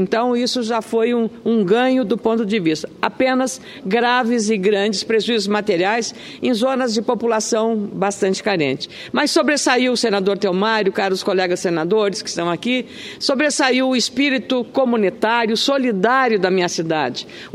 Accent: Lagoa Vermelha, Rio Grande do Sul, Brazil; a tristeza que se abateu sobre a minha comunidade, da minha cidade natal, Lagoa Vermelha, na região nordeste do Rio Grande do Sul

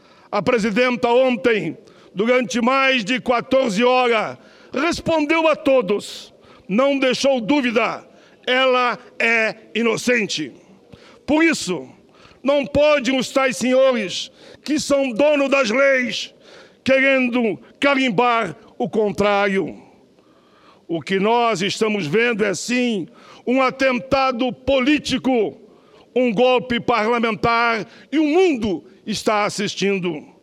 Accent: Rio Grande do Sul, Brazil; eu sou do Pampa Gaúcho, terra de muitas revoluções. Não sou chimango, nem sou maragato. Sou tão somente um rebelde lanceiro negro.

